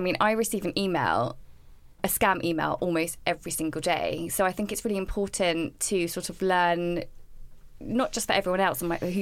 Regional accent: London, United Kingdom; So I am from Southwest London, have two children, like you said, who are both under 3.5.

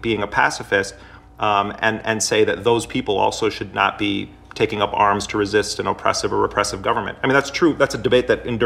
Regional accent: Milwaukee, Wisconsin, United States; You know, I grew up in Milwaukee in Jeffrey Dahmer's neighborhood, and both my parents are nurses.

